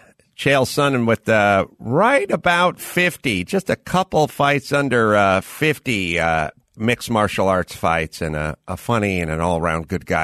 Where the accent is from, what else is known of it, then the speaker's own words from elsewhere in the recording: North Holland, Netherlands; I'm from North Holland.